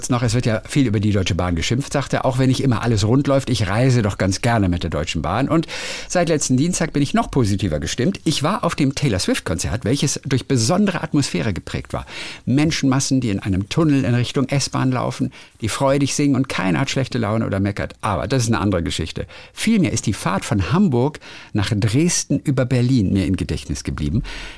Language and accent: German; Switzerland; Ich komme aus der Schweiz.